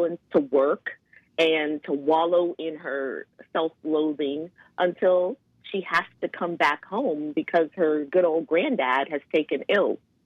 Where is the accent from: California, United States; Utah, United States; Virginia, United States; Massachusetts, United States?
Virginia, United States; also born or lived in South Carolina; So I grew up in Northern Virginia. So it was a little town, but then it was right outside of like the DC metro area.